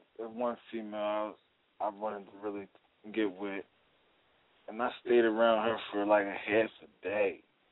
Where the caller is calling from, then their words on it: Newark, Delaware, United States; I'm out on Newark on the University of Delaware.